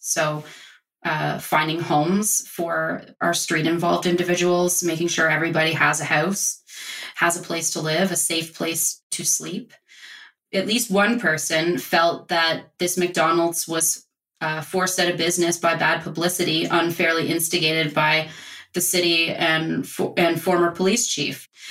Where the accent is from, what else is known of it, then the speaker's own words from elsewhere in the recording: Nova Scotia, Canada; I grew up in Nova Scotia